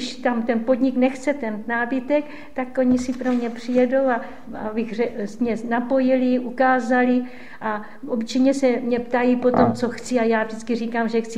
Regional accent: Moravia, Czechia; protože jsem byla Praška, i když jsem z Moravy, prosím, jo, že jsem Praška

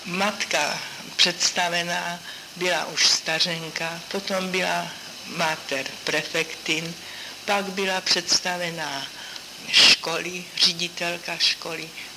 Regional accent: Turnov, Liberec Region, Czechia; born there; Narodila jsem se v Turnově

